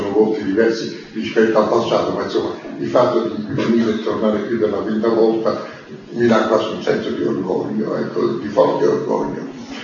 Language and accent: Italian; Naples, Campania, Italy; born there; now in Rome, Italy; Io con grande entusiasmo andai a Napoli, praticamente mi trasferii di nuovo nella mia città natale, pur vivendo a Roma, conservando la mia casa di Roma